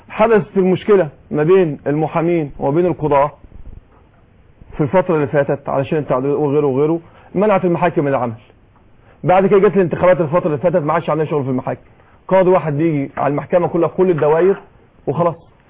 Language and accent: Arabic; Zagazig, Sharqia Governorate, Egypt; رحنا مع الاخوه هناك في امن الدوله عندنا في الشرقيه في الزقازيق